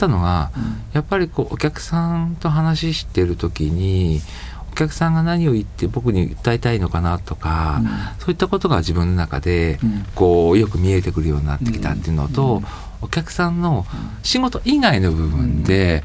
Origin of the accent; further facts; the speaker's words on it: Matsuno, Shizuoka, Japan; 私実は生まれも育ちも静岡育ち、実は山の中、静岡から駅からそうですね14キロぐらい行ったところの奥静の入り口の松野というところに実は育ちました。